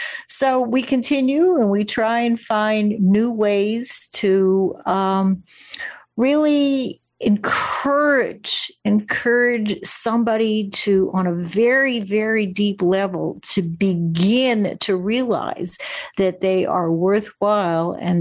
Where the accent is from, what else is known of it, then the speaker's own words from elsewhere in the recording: Winnipeg, Manitoba, Canada; I grew up in an Orthodox Jewish family in Winnipeg, Canada. My mother was a teacher. And my father was a writer, and he did some farming.